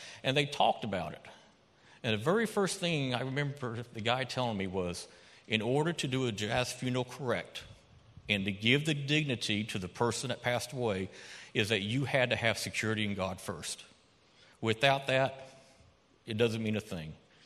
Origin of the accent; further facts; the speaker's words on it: New Orleans, Louisiana, United States; And I grew up in New Orleans from seventh grade up. Now, you can tell I wasn't born and raised there.